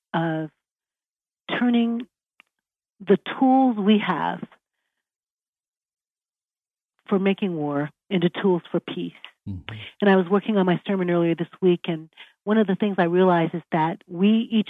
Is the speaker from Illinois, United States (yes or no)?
yes; Chicago, Illinois, United States; You know, I grew up in Chicago. So shootings on playgrounds and shootings in alleys and shootings on city streets really marked my childhood.